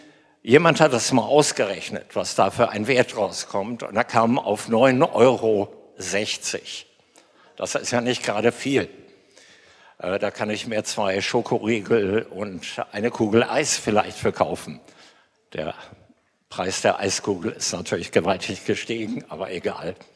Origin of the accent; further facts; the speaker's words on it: Verden, Lower Saxony, Germany; also born or lived in Hönisch; Ich bin in Hönisch geboren, in Verden zur Schule gegangen.